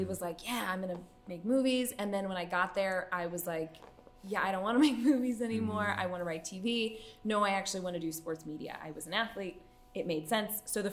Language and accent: English; Oak Park, Illinois, United States; I grew up in Oak Park.